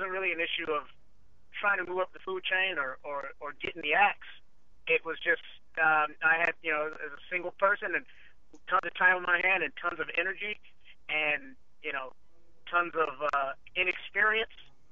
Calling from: Chicago, Illinois, United States; Chicago, Illinois.

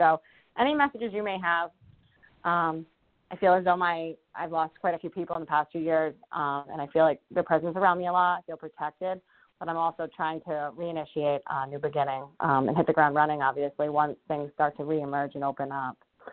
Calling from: Rhode Island, United States; I'm calling from Rhode Island.

